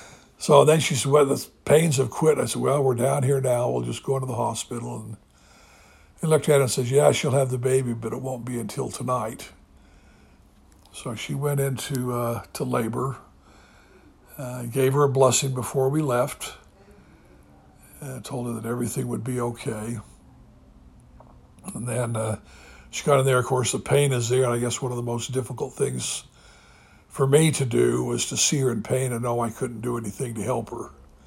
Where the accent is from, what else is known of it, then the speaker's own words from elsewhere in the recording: Salt Lake City, Utah, United States; As a kid growing up on Sunday nights in Salt Lake City, Kennecott always sponsored a good family movie.